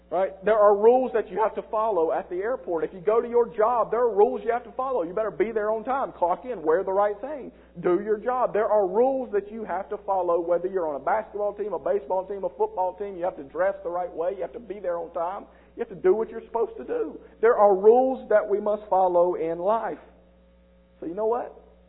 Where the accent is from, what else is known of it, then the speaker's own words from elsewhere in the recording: South Carolina, United States; Yeah, I know I'm from South Carolina, but I can use them.